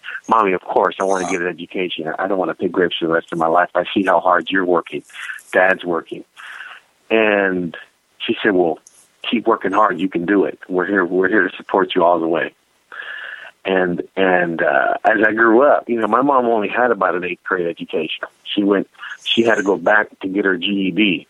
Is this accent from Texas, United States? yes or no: no; Fresno, California, United States; I'm from Fresno, California, the Central Valley, the agricultural capital of the state